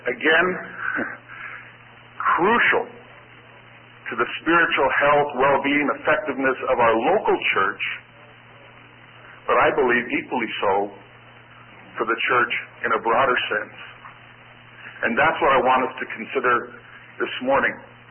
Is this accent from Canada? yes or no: yes; Winnipeg, Manitoba, Canada; and I'm from Winnipeg, Manitoba, in Canada, about 500 miles almost due north of Minneapolis.